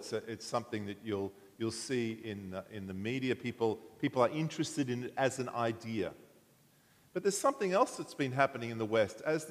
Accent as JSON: {"language": "English", "town": "Dagura", "country": "Papua New Guinea", "tie": "born or raised there", "said": "I was born in Dagura, which is in Papua, now part of Papua New Guinea. And I lived there for my first 5 years amongst the mango trees and the frangipanis."}